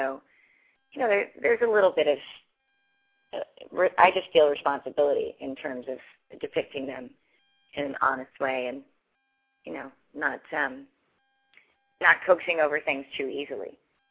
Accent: Ireland; I keep saying I'm Irish, but it's true. I'm very Irish and social.

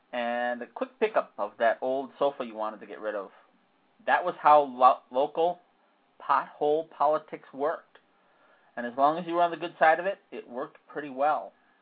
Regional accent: Chicago, Illinois, United States; I was born and raised in Chicago about 2 months later.

